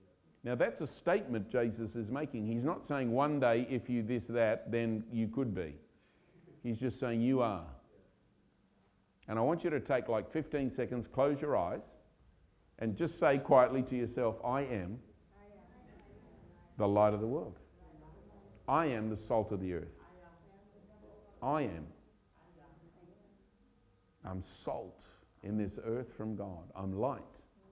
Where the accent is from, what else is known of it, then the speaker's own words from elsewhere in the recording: Australia; born there; now in England; I was born in Australia. I've been here for nearly 20 years. In February, it'll be 20 years.